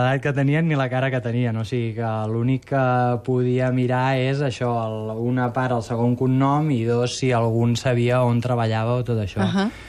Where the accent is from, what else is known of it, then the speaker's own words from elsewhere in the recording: Igualada, Catalonia, Spain; jo soc d'Igualada